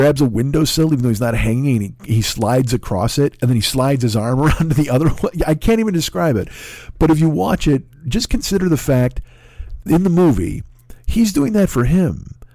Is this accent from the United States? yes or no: yes; United States; What has happened to me as a person, as a man, as a human being, as an American?